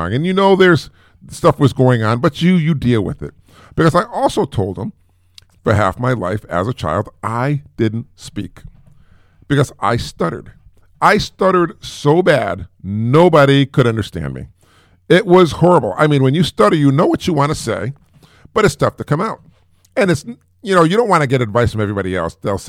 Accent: Springfield, United States; born there; And I was born here in Springfield, about 10 houses down from here.

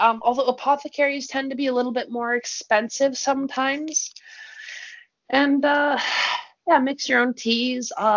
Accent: Grand Forks, North Dakota, United States; I have water from a crossroads, which is, like, from my hometown, which is, like, has a big theme around being, like, the Grand Forks

